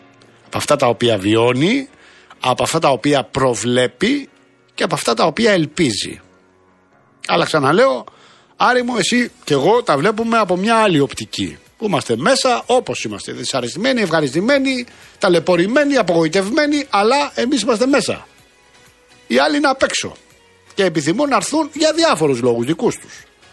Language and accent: Greek; Rafina, Attica, Greece; moved away; εγώ έχω φύγει και 30 χρόνια τώρα από τη Ραφίνα, αλλά εντάξει, είναι η πατρίδα μου, τι να κάνω.